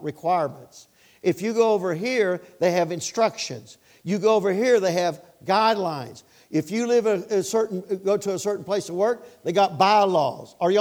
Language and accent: English; Kentucky, United States; See, I'm from Kentucky. I won't do Kentucky because we ain't won nothing. I love Kentucky.